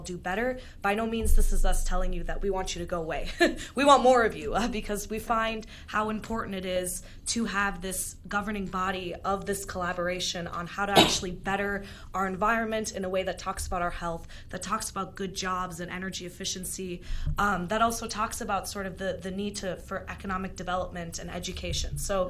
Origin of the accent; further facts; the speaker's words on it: Saint Paul, Minnesota, United States; I'm from St. Paul, Minnesota.